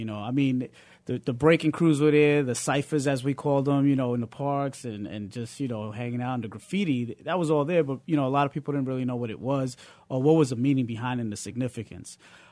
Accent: New York City, New York, United States; It was a beautiful thing.

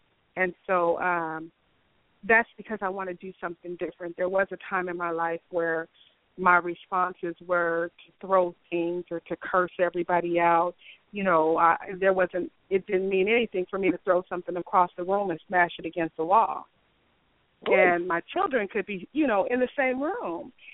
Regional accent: Pomona, California, United States; And they're going to see … that grew up in Pomona, was born and raised in Pomona.

